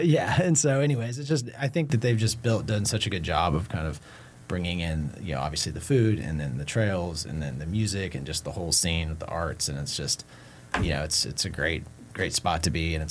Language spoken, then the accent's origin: English; Boulder, Colorado, United States; now in Bentonville, United States; like I came from Boulder, which is like a very much proclaimed bike town